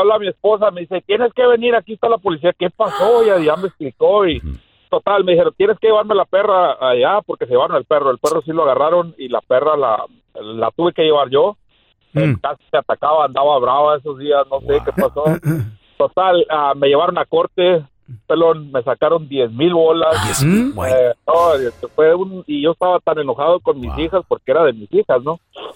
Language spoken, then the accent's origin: Spanish; Chihuahua, Mexico; yo soy de Chihuahua, pero